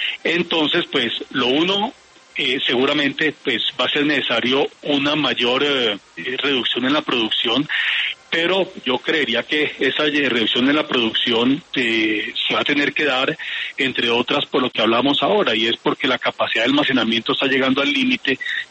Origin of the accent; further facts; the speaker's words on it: Colombia; como colombianos